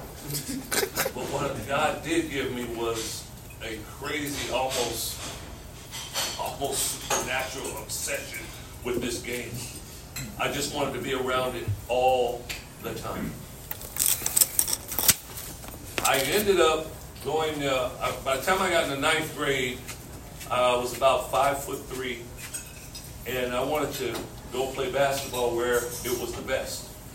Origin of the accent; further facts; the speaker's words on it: Compton, California, United States; Growing up in Compton, you had the UCLA Bruins, who started winning championships in 1964, 65, right in there.